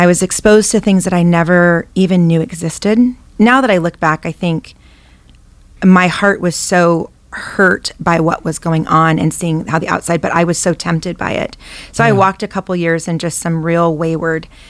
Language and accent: English; Indian Hills, United States; I was raised in Indian Hills. I grew up there. We either lived close to the camp or on the property many of the years of my life.